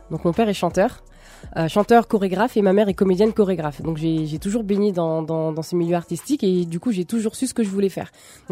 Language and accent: French; Paris, Île-de-France, France; je suis née à Paris, j'ai fait toute mon enfance à Paris et c'est vrai que la majorité des gens pensent que je viens du 94.